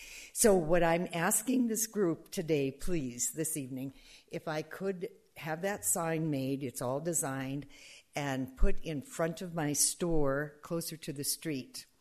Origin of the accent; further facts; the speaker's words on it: Minnesota, United States; I know evergreens. I'm from Minnesota.